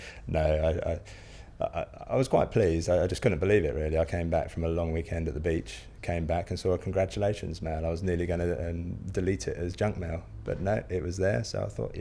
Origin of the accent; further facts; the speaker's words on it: Crowborough, South East England, United Kingdom; I'm 37 years old and I'm from Crowborough in East Sussex.